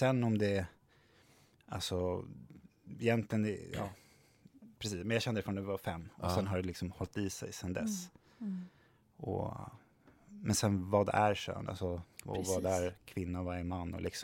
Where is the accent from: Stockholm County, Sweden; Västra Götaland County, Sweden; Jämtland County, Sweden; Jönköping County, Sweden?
Stockholm County, Sweden; Stockholm; Jag är från Stockholm.